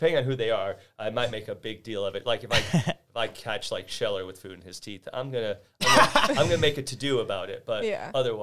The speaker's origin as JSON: {"language": "English", "town": "Queens", "region": "New York", "country": "United States", "said": "I'm from Queens. Ranch really isn't a thing there."}